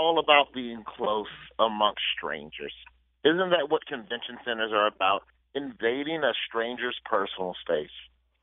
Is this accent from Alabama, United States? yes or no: yes; Birmingham, Alabama, United States; I grew up in Birmingham, Alabama. So in Alabama, if you want to watch baseball on TV, you got the Cubs during the day, you got the Braves at night.